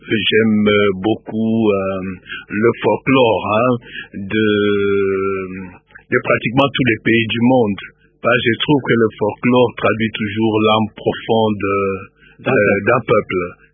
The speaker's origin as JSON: {"language": "French", "town": "Lubumbashi", "region": "Haut-Katanga", "country": "DR Congo", "tie": "born or raised there", "said": "Je me souviens que dans mon enfance à Lubumbashi"}